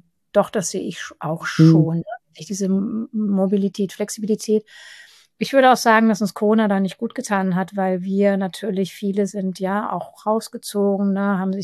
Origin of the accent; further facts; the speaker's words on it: Hamburg, Germany; weil ich bin ja hier in Hamburg, also meine Heimat ist Hamburg